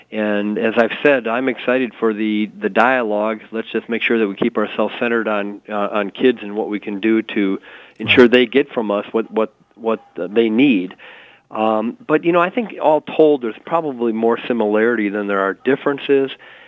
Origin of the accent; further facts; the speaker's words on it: Kenosha, Wisconsin, United States; Well, first of all, I'm a Wisconsin native. I grew up in Kenosha.